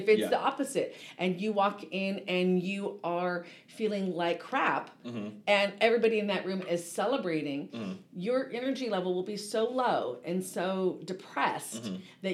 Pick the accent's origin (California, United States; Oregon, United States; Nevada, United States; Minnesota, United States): California, United States; I grew up in Orange County.